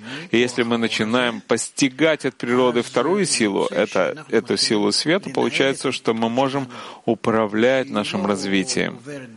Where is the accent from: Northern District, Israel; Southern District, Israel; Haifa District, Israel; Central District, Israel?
Central District, Israel; Giv'at Hen; Я из Мушава Гиват-Хен. Это небольшое поселение возле Раанана.